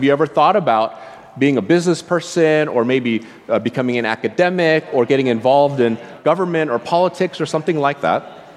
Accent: United States; although I'm Asian myself, I am Korean and I grew up in the United States, and so the mindset that I grew up with was quite Western in nature

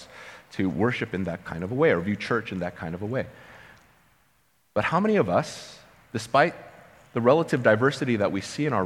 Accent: United States; They don't know what it's like to be a minority person growing up in America.

